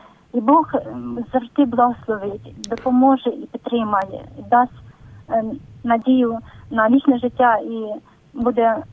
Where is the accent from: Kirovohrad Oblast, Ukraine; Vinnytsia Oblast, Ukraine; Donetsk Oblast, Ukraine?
Vinnytsia Oblast, Ukraine; Zhmerynka